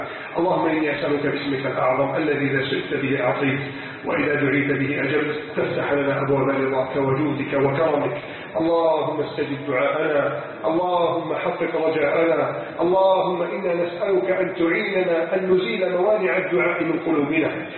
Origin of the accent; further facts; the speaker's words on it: Egypt; بلدنا مصر